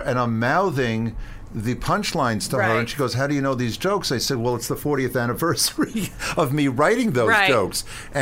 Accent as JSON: {"language": "English", "region": "New York", "country": "United States", "tie": "born or raised there", "said": "When I was growing up on Long Island, when we would go away for a weekend, let's say you'd go to the mountains."}